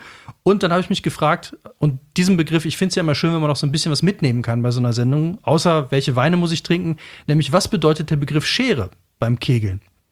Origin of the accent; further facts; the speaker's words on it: North Rhine-Westphalia, Germany; ich komme aus dem Kölner Raum